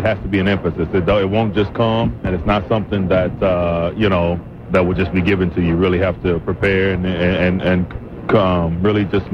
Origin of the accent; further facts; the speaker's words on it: Kansas, United States; I'm from Kansas.